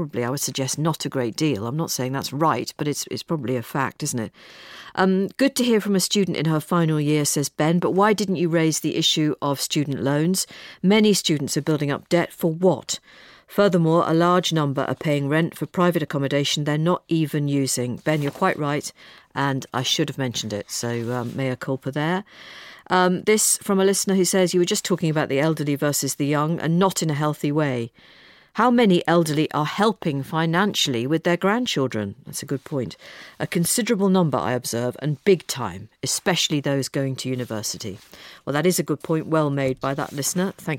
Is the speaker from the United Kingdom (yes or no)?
yes; Liverpool, North West England, United Kingdom; I think the reason I loved it was I grew up in Liverpool, and obviously it's set in Liverpool